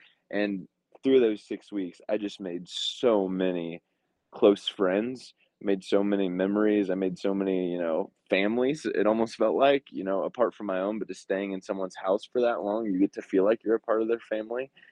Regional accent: Franklin, Illinois, United States; I'm from Franklin, Illinois, originally, so a little small town of 500 people, 30 minutes southwest of Springfield.

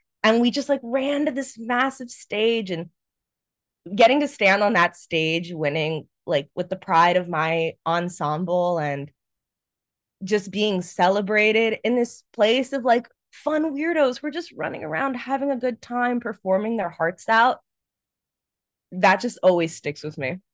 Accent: Homestead, Florida, United States; So I grew up in South Florida, Homestead, if you know it, what up the stead. And you know, I grew up not having money, not being introduced to the arts at all.

